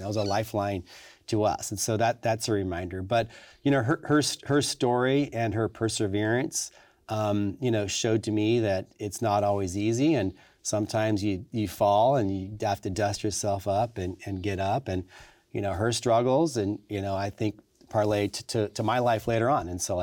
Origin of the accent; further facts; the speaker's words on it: Sacramento, California, United States; This is my hometown of Sacramento.